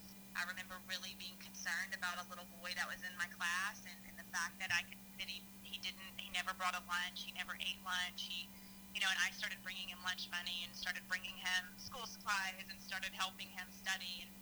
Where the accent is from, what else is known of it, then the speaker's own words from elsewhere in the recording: Mississippi, United States; Yeah, I think a lot of it simply came from growing up in Mississippi. We're the poorest state in the country. We're the most rural state in the country. We're the least educated state in the country. But we're a great state.